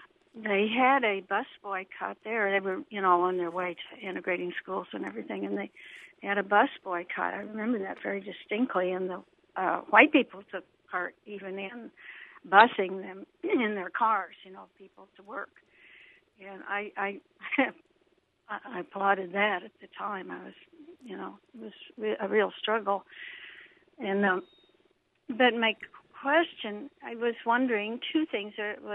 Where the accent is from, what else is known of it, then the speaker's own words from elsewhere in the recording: Illinois, United States; also born or lived in Tulsa; I lived in Tulsa for years. I'm from the Central Illinois here